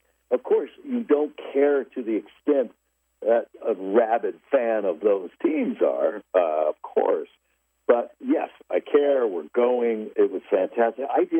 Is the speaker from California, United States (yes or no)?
yes; Los Angeles, California, United States; I was born and raised in Los Angeles.